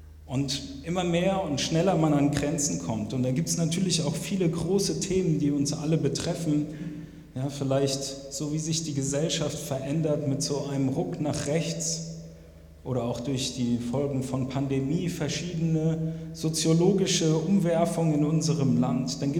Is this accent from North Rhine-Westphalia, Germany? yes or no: no; Hesse, Germany; born there; ich bin kein Ostfriese, ich komme gebürtig aus Hessen, aber mein Vater kommt aus Hamburg, von daher schlägt mein Herz schon immer für den Norden.